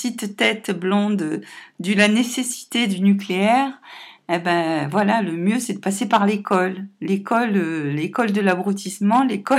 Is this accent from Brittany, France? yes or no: no; Provence-Alpes-Côte d'Azur, France; il se trouve que moi je suis du Vaucluse et que justement quand j'avais 14-15 ans, il y avait une sortie d'école qui nous a amené à Marcoule